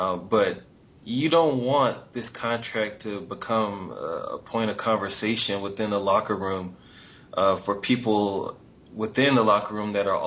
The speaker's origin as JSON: {"language": "English", "region": "Texas", "country": "United States", "said": "You know, I'm originally from Texas, but I went to school in Atlanta"}